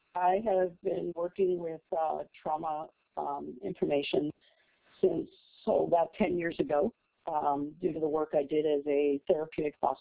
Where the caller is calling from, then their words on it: Juneau, Alaska, United States; So, so I'm calling from Juneau.